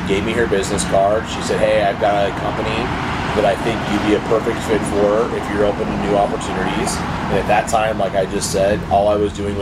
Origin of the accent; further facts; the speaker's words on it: Sacramento, California, United States; obviously, I was raised in California. You know, shout out to Sacramento, which is where I was raised. I grew up in a very lower middle class family.